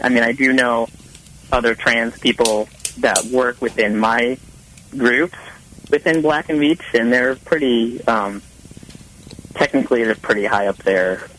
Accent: Connecticut, United States; Well, I'm originally from Connecticut, where I live now.

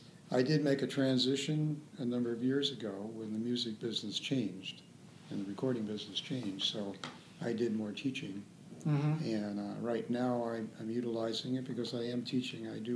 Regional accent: New York City, New York, United States; Grew up in New York City in the borough of Queens in a place called Astoria.

